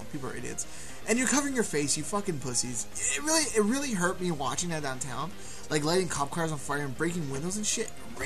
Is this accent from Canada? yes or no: yes; Canada; Yes, I'm saying this as a Canadian, but the cops here aren't that bad.